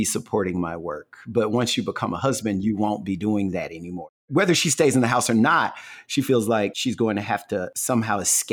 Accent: the South, United States; I guess I'm just from the South

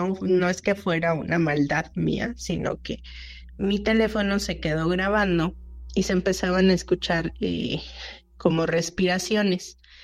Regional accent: Mexico City, Mexico; soy de la Ciudad de México, vivo en la delegación Gustavo Amadero.

